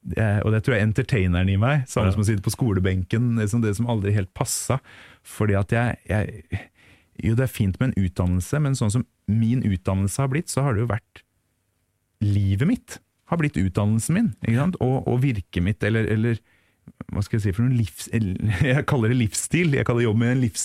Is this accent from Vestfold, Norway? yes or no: yes; Tønsberg, Vestfold, Norway; hjemme i Tønsberg på det lille teatret